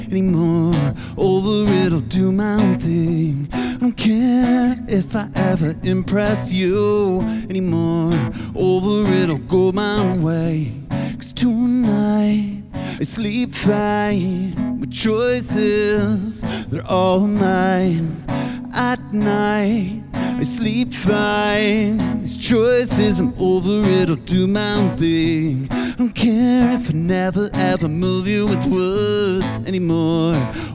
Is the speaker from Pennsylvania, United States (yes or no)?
no; Texas, United States; All right … I'm from Texas.